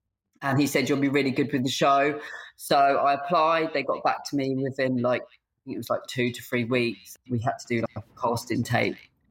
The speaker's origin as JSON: {"language": "English", "town": "Tunbridge Wells", "region": "South East England", "country": "United Kingdom", "said": "I'm from Tunbridge Wells."}